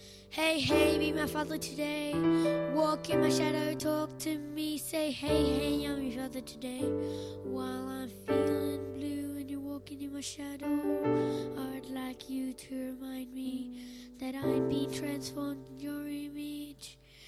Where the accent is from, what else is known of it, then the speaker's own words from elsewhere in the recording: Queensland, Australia; I'm from Queensland.